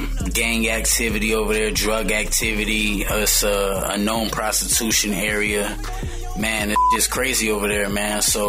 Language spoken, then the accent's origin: English; Indianapolis, Indiana, United States; I'm from Indianapolis, baby. Yeah, I used to ride a bus.